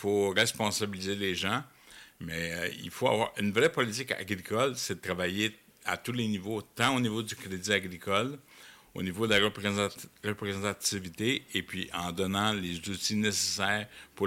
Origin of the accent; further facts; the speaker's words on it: Joliette, Quebec, Canada; Mais tu sais, je viens de Joliette, hein.